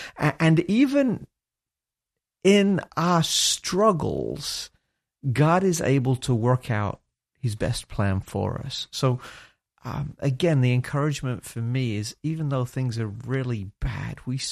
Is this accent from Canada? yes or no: no; England, United Kingdom; moved away as an adult; now in United States; And obviously I'm from England, so I'm kind of new to this whole America thing.